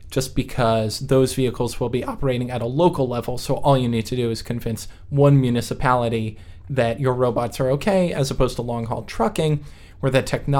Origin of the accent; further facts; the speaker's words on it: New York, United States; I'm a baseball fan. I grew up in New York. I'm a big New York Mets fan